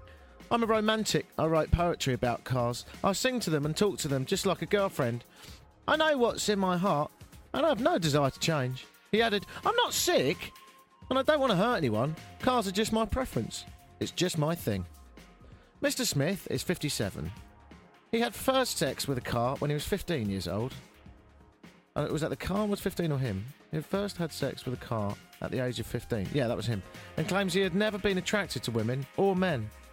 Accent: Brighton, South East England, United Kingdom; I'm not just saying this because you're on the phone and we're both from Brighton

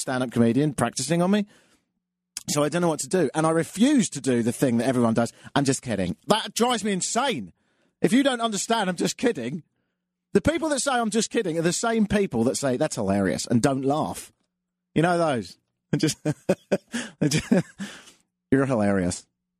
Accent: London, United Kingdom; moved away as an adult; now in Canada; I am from London. I've been living in Canada for 7 years, of which I spent 6 years in Ottawa.

